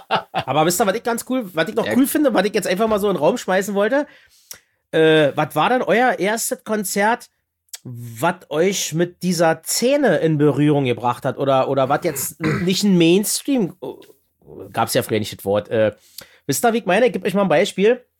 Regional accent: Frankfurt, Brandenburg, Germany; now in Berlin, Germany; Wie gesagt, ich komme aus Frankfurt-Oder. Das heißt, man ist doch nicht unbedingt jedes Wochenende nach Berlin gefahren, ne?

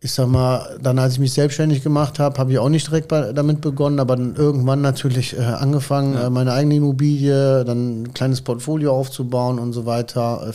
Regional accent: Solingen, North Rhine-Westphalia, Germany; Jetzt ist Solingen nicht wunderschön, aber ich hab Solingen wirklich vermisst.

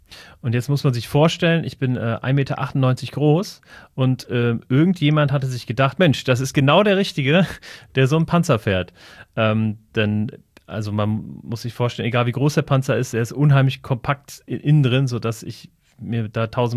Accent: Hesse, Germany; Ja, ich bin bei Wiesbaden groß geworden, in einem sehr, in einem kleinen Ort, würde ich sagen, so 20 Kilometer von Wiesbaden entfernt.

